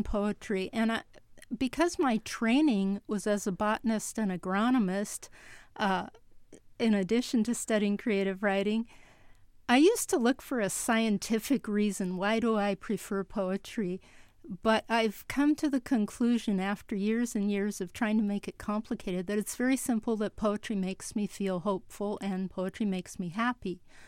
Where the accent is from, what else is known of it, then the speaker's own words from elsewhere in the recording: Los Angeles, California, United States; Well, I grew up in the neighborhood where it happened. I grew up in Northeast Los Angeles, not far from the armory where the sailors were receiving their basic training on the way to battlefields of World War II.